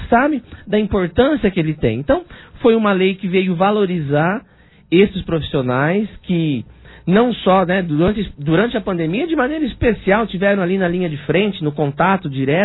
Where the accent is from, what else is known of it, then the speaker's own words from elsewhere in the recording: Aparecida, Brazil; do nosso distrito de Aparecida, onde nasci, cresci, estudei